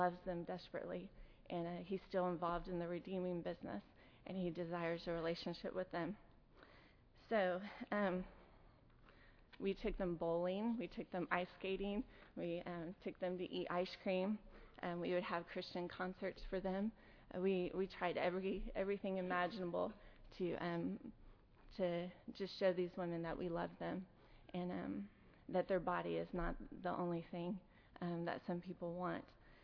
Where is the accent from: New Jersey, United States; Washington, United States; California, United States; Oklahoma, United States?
Oklahoma, United States; Oklahoma City; I grew up in Oklahoma City, and I graduated here from Southwestern in May of 2006